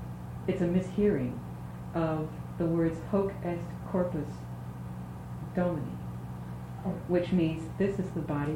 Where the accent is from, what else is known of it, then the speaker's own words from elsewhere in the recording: Connecticut, United States; even though you're from Washington, I'm from Connecticut, you're from Michigan, you're from the South.